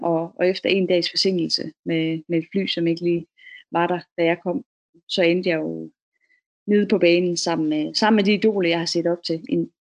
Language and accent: Danish; Jutland, Denmark; hov, jeg kommer fra Jylland af, jeg har aldrig nogensinde selv taget tog eller en bus.